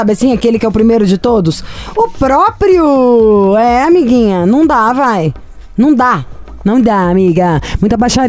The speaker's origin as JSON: {"language": "Portuguese", "country": "Brazil", "said": "Eu sou do Brasil, onde quando tá 11 graus pra gente é neve."}